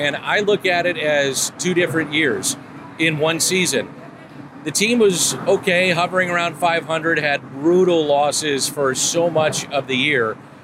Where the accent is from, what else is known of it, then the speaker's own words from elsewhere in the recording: St. Louis, Missouri, United States; I'm from St. Louis. He's from St. Louis.